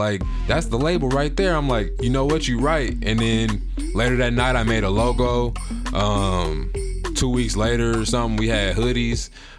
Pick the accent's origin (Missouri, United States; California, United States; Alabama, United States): Missouri, United States; Kansas City; I'm from Kansas City. Actually went to school right here in Grandview.